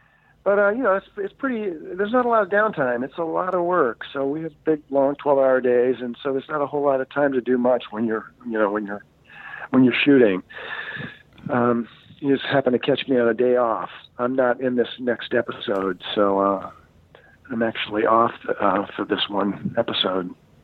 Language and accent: English; Florida, United States; I grew up in Florida back in the 70s.